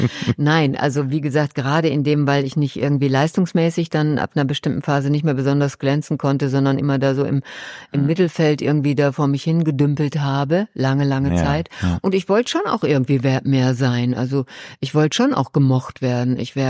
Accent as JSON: {"language": "German", "region": "North Rhine-Westphalia", "country": "Germany", "said": "Ich komme aus dem Ruhrgebiet."}